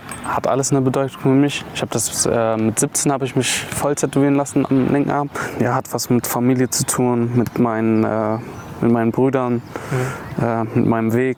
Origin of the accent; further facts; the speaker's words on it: Erftstadt, North Rhine-Westphalia, Germany; ich komme ja aus Erfstadt. Ich wohne noch in Erfstadt, ich wohne bei meiner Mutter ja noch